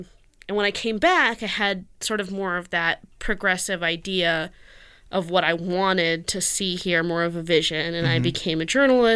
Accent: California, United States; now in Portland, United States; I grew up in California, Salvadorian refugee, during the 1990s and late 80s. I came to Portland in late 2000s to go to Reed College

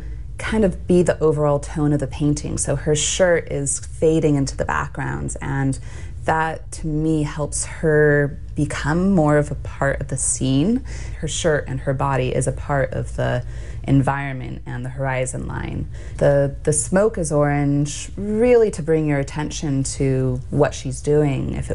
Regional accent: Utah, United States; also born or lived in Las Vegas; That was mainly in Utah. I was born in Las Vegas, but we spent some time in Utah.

